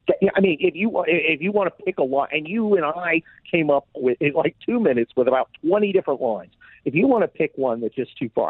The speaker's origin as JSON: {"language": "English", "country": "United States", "said": "I'm an American citizen and I serve my country"}